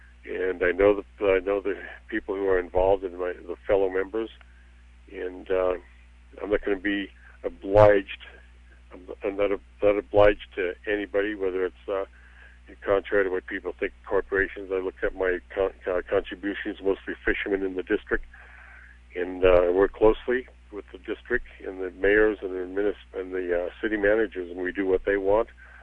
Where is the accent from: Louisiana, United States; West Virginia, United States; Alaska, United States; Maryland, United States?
Alaska, United States; Haines; being a commercial fisherman and born and raised in Haines